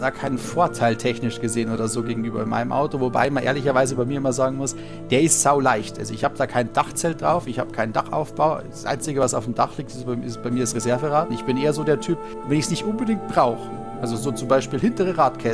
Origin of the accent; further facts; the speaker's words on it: Bavaria, Germany; ursprünglich komme ich vom Chiemsee, also aus Oberbayern, bin jetzt mittlerweile in Unterfranken gelandet, wo jetzt auch meine Werkstatt ist.